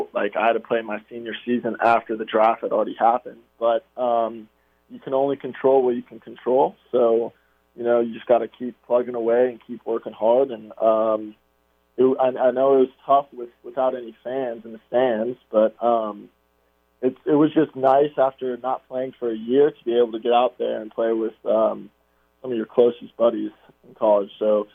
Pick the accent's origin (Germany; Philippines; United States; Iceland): United States; Charleston; And because I'm from Charleston, not far away, so I've been to Charleston.